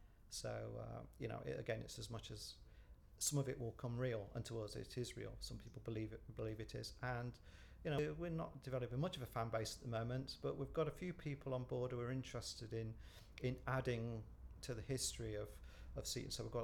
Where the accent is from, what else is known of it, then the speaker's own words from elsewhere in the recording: Nuthall, East Midlands, United Kingdom; I was born in Nottingham. I was born in a place called Nuttall, which is not far from Junction 26 near the M1.